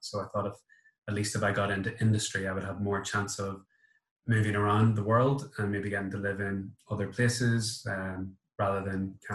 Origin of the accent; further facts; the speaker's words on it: Northern Ireland, United Kingdom; accent: Northern Irish; It's always the accent. It's always the accent. Anywhere in the Northwest with this accent, it's not too bad.